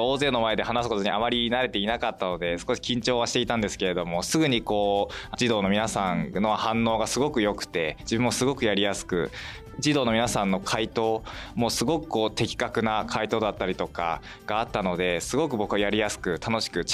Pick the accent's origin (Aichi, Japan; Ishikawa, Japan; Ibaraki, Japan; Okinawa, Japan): Ibaraki, Japan; Kamisu; 神栖市の横瀬小学校、そして神栖市の神栖市立神栖第三中学校を卒業しています。